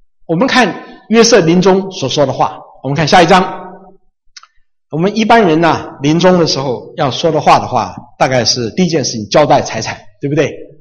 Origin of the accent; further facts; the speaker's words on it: China; 这是我们中国人做的事情。